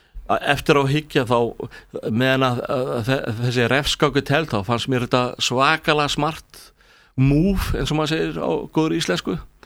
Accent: Kópavogur, Capital Region, Iceland; ég er gamall pönkar úr Kópavoginum líka, sko

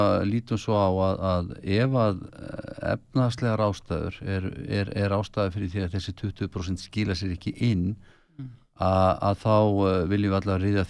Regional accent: Kópavogur, Capital Region, Iceland; ég er uppalinn í Kópavoginu, flytangað mjög ungur

